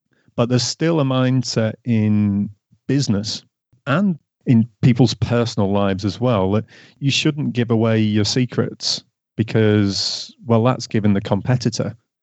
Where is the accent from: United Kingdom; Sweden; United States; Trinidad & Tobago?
United Kingdom; Northern England; when I was growing up in Northern England in the 1980s